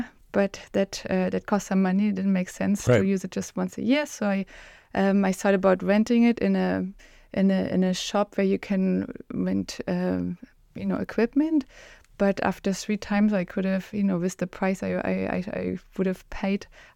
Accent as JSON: {"language": "English", "region": "East Germany", "country": "Germany", "tie": "born or raised there", "second_language": "English", "said": "Yes, so I grew up in East Germany, which was a socialistic country."}